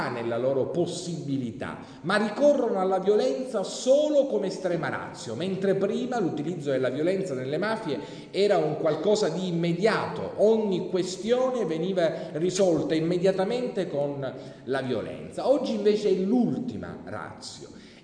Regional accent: Sicily, Italy; io sono un siciliano, sono orgogliosamente siciliano

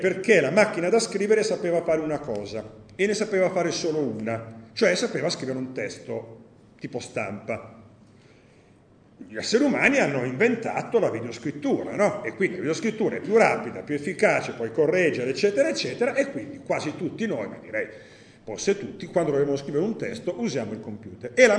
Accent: Lombardy, Italy; essendo brianzolo uso quello della Star, che è lì ad Agrate Brianza, vabbè, insomma, andiamo un po' sul territorio

